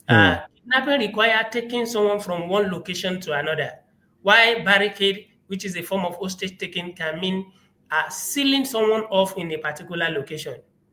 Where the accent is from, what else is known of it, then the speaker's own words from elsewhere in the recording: Nigeria; all these are part of how we were raised in Nigeria.